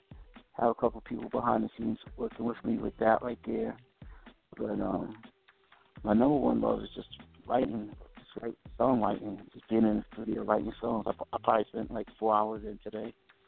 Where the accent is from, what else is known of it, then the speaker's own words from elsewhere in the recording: Brooklyn, New York, United States; Then we had Cheeks from Queens. I'm from Brooklyn.